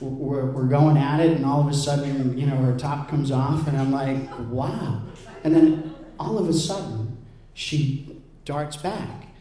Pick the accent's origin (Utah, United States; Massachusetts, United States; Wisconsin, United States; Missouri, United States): Massachusetts, United States; Boston; because she's from New York and I'm from Boston originally, and we meet in Newport.